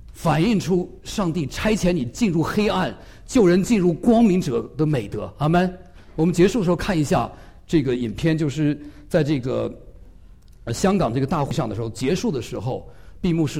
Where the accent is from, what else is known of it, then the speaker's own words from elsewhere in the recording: China; now in New Zealand; 因为我们是中国人被邀请啊